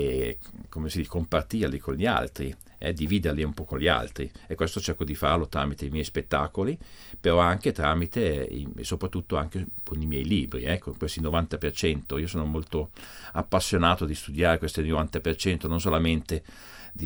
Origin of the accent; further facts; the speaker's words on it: Basel, Basel-Stadt, Switzerland; Io vivo a Basilea, sono nato a Basilea, i miei genitori sono del Piemonte. Io ho sempre ancora il passaporto italiano, però ho anche il passaporto svizzero, sono dunque faccio parte di due grandi paesi.